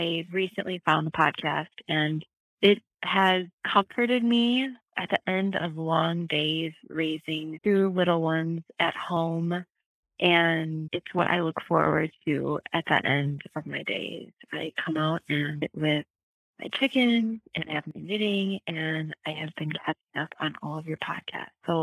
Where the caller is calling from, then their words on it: Wisconsin, United States; I am calling from South East Wisconsin, and it is a beautiful, breezy July day here.